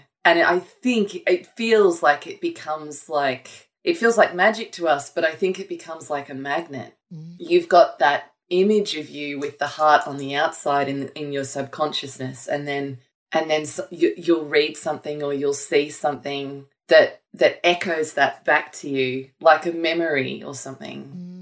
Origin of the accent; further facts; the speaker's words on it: Gladstone, Queensland, Australia; born there; We lived in the same town. I was born in Gladstone in Queensland, and we didn't live far from each other.